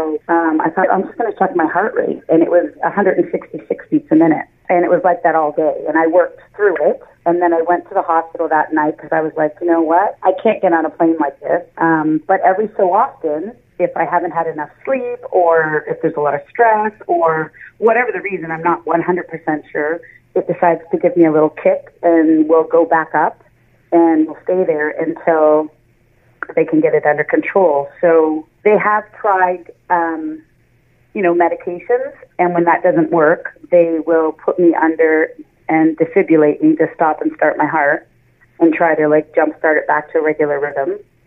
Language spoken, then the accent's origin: English; Orangeville, Ontario, Canada; Yeah, I was born and raised in Orangeville.